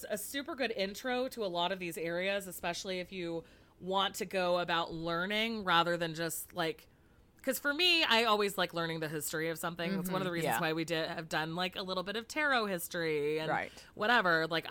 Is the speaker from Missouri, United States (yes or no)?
no; California, United States; yes, because to me as a Californian, mm-hmm. regular is unsweetened.